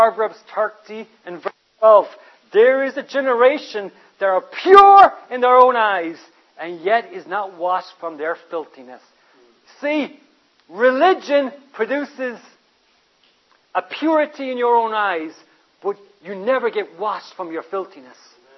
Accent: Ireland; when I was growing up in Ireland, I lived about a mile away from my school.

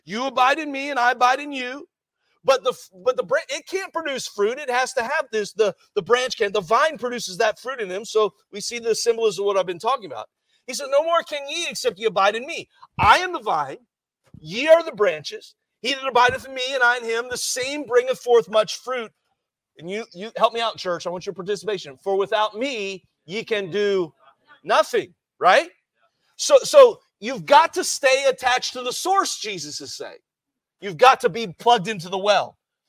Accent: United States; accent: American; now in Cork, Ireland; it's a little intimidating to go downtown Cork and with my American accent, stand on a street corner and try and talk to somebody

